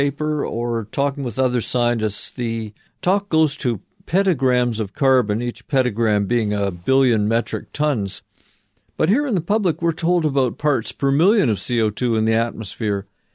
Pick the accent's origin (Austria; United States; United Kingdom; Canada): Austria; from Austria.